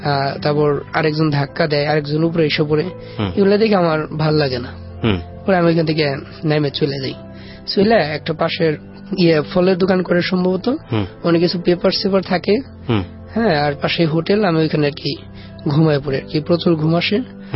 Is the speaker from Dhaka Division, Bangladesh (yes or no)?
yes; Manikganj, Dhaka Division, Bangladesh; পরে আমি বললাম যে আমার বাড়ি মানিকগঞ্জ, আমার কাছে দেখেন ইয়ার কমিশনার নাম্বার আছে